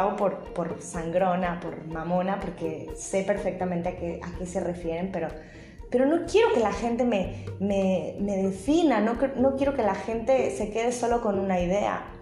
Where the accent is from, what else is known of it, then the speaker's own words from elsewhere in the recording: Mexico; soy un ser humano, soy mexicana, soy heterosexual, soy católica no practicante